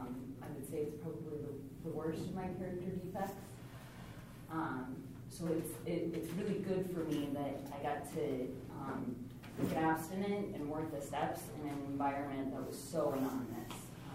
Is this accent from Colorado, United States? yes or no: yes; Colorado, United States; I'm from Colorado.